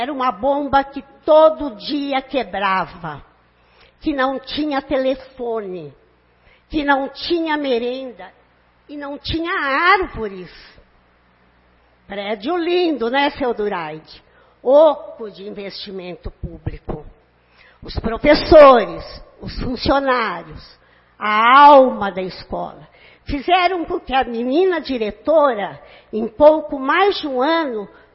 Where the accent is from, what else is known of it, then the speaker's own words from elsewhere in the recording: Garça, São Paulo, Brazil; Recebo esse prêmio hoje na cidade onde nasci e moro.